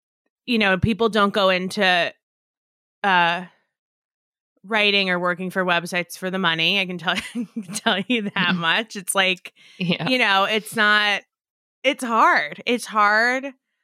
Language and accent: English; New York, United States; I grew up outside of New York.